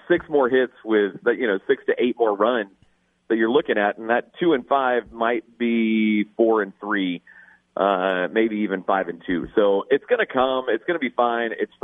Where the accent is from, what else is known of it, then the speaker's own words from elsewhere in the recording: Houston, Texas, United States; I grew up in Houston.